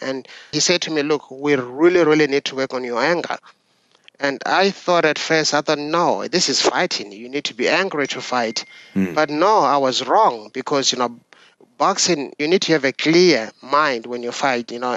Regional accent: South Africa; growing up in South Africa, where, you know, almost every teenager walked around with a gun or a knife

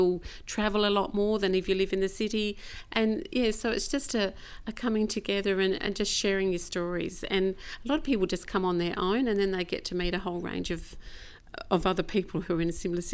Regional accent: Port Pirie, South Australia, Australia; But when I first moved back to Port Pirie in 1988, so Piri's my hometown, obviously

